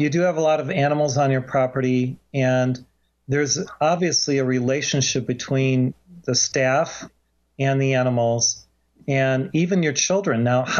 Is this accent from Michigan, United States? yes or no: no; Chicago, Illinois, United States; Well, I grew up near Chicago, and my dad worked in downtown Chicago in the city. And then we moved to a farm in southern Illinois